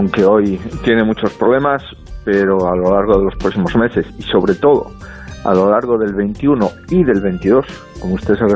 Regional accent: Galicia, Spain; lo que somos los gallegos, ¿no? Un pueblo que sabe lo que es salir de casa y por tanto también sabemos lo que es recibir en nuestra casa.

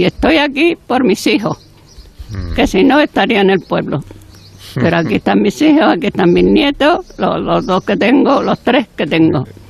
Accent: Marchena, Andalusia, Spain; born there; Yo nací en Marchena y el que me bautizó fue

